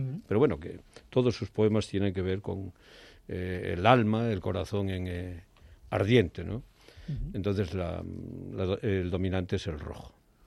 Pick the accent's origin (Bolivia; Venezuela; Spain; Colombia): Spain; Galicia; yo soy un gallego de aldea. Mis padres, labradores. Entonces yo de pequeño, hasta los 9 años, yo viví en la aldea y mi infancia es de aldea